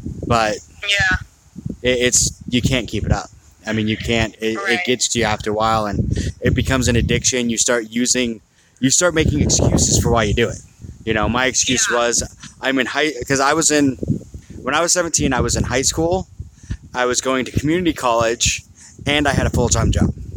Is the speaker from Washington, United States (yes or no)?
yes; Maple Valley, Washington, United States; So, in high school, I grew up out in Maple Valley. There was nothing to do but get high and have sex.